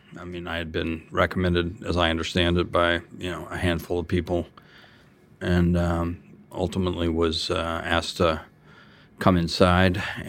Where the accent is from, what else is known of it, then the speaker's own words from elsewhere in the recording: Kansas, United States; I loved growing up in Kansas.